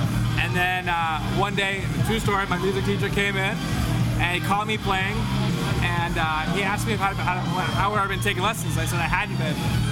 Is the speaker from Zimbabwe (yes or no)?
no; Ireland; So, and I'm Irish, so it means a lot to me.